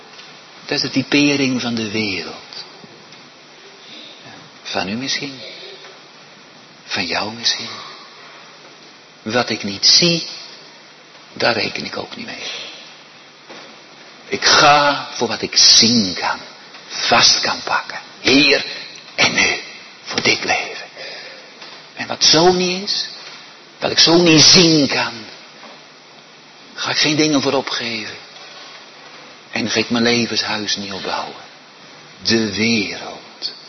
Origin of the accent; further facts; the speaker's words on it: Netherlands; in Nederland woon en geboren ben, kan ik geen Spaans paspoort krijgen, want ik ben geen Spanjaard.